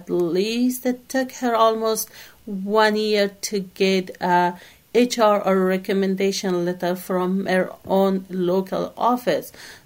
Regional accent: Kabul, Afghanistan; now in United States; I'm from Afghanistan. I'm originally from Kabul, Afghanistan, and I have came to U.S. Through SIV as well.

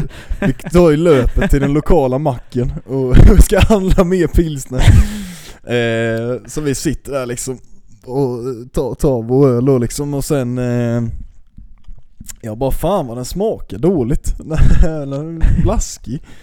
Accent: Sweden; Vi är från Sverige. Vi ger ju inte dricks.

